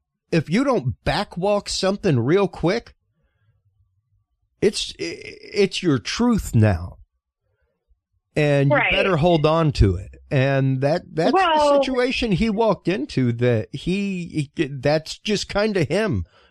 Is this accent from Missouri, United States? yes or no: no; Houston, Texas, United States; I am from Houston, Texas.